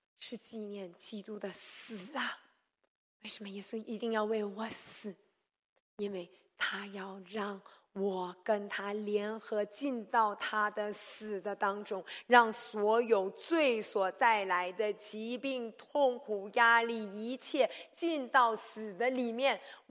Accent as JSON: {"language": "Chinese", "country": "China", "said": "我们中国人就讲老天爷"}